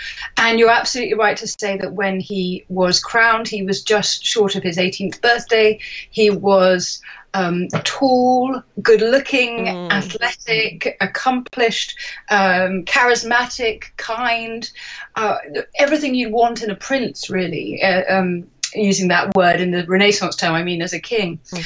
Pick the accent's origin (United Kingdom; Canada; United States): United Kingdom; South East England; I grew up just outside London